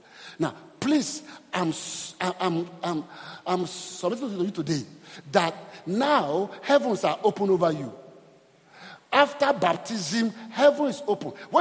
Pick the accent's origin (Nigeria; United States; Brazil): Nigeria; Because I'm Nigerian.